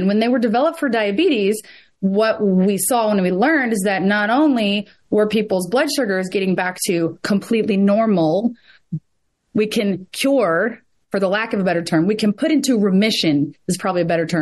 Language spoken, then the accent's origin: English; Kentucky, United States; And I don't think either pronunciation is right or wrong. I'm from Kentucky, so I say